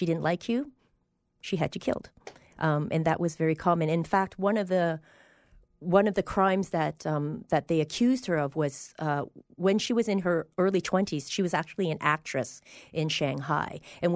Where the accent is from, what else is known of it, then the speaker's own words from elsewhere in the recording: Woodbridge, Ontario, Canada; also born or lived in Hong Kong / Los Angeles; now in Boise, United States; I was born in Hong Kong. I was raised in a place called Woodbridge outside of Toronto. I spent the early adult life in Toronto. I moved to L.A. for a bit. I moved back to Toronto for a bit, and now I'm here in Boise.